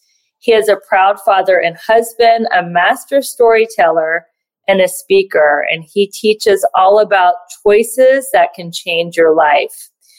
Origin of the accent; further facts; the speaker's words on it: Ohio, United States; also born or lived in Los Angeles; We're both from Ohio. As I told you, I recently moved back from LA, not quite 90210, but the west side of LA back to Ohio.